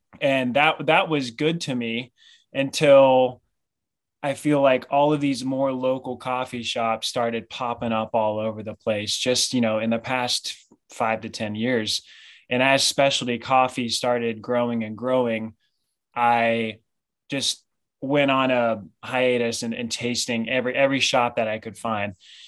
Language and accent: English; Oxford, Ohio, United States; quite know where Oxford is, it's about 45 minutes north of Cincinnati. I usually just tell everyone I'm from Cincinnati.